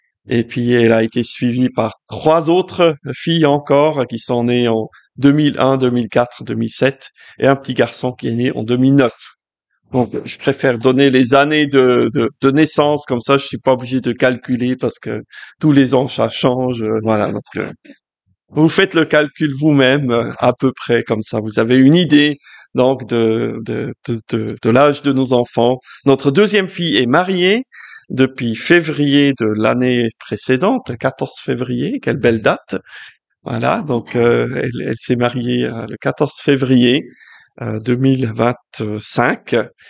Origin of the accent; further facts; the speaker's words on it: Bern, Switzerland; Je suis originaire du canton de Berne, d'un coin un peu excentré. C'est pas le Jura bernois, c'est l'Oberaargau, donc pas loin du canton de Lucerne. Donc, je suis né là-bas dans une fratrie de 6 enfants.